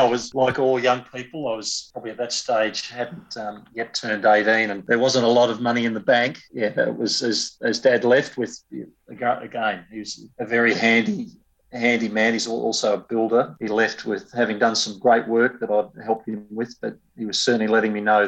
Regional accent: Victoria, Australia; I'm a farm boy through and through. I grew up in East Gippsland in country Victoria, renowned for rolling green paddocks and lots of dairy cows. We weren't on a dairy farm, but we certainly did have beef cattle.

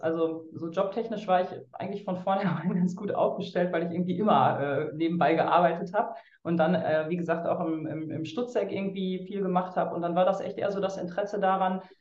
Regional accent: Münster, North Rhine-Westphalia, Germany; Ich komme ja aus Münster, habe in Münster mein Abitur gemacht und dann auch in Münster angefangen, eben auf Lehramt zu studieren.

